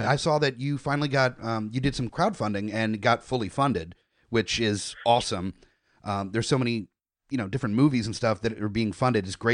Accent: California, United States; I grew up in Southern California and am in love with that entire culture.

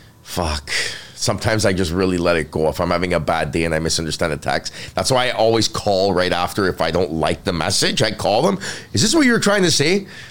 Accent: Canada; I'm a Canadian comedian.

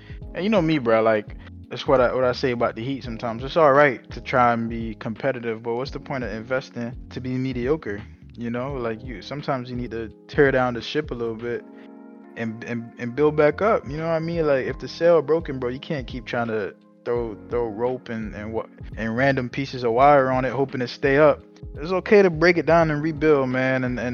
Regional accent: Baltimore, Maryland, United States; Baltimore native. Me, I'm from Baltimore, y'all boys

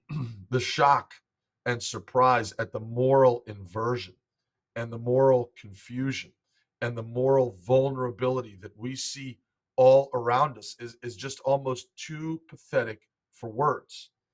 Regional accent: United States; not because I'm Jewish, but because I'm an American and because I love this country for all the blessings it's given to me

